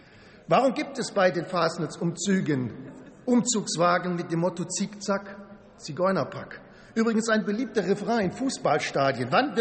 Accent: Ravensburg, Baden-Württemberg, Germany; In meiner Heimatstadt Ravensburg, in meinem Wahlkreis, gab es bereits in den 20er und 30er Jahren

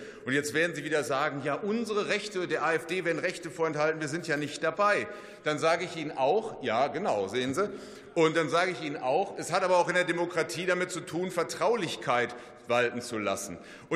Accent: North Rhine-Westphalia, Germany; Ich komme aus dem Münsterland und das zeichnet sich durch ein starkes Ehrenamt aus.

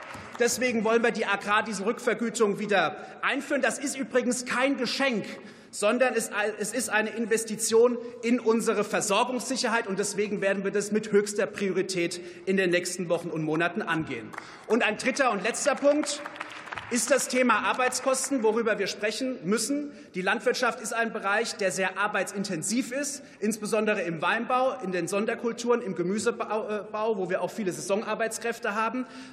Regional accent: Rhineland-Palatinate, Germany; in meiner Heimat, in der Pfalz, an der Deutschen Weinstraße

